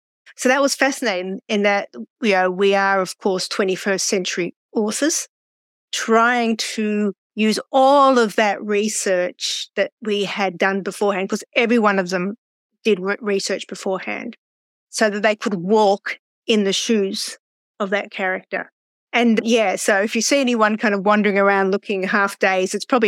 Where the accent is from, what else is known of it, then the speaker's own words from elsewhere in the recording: Australia; I'm from Australia, so I had to get to England and then do this as well.